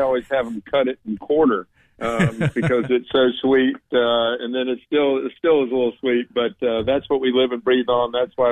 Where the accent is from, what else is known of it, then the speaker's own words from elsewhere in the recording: North Carolina, United States; seeing as how I'm from North Carolina, hearing about this unsweet tea.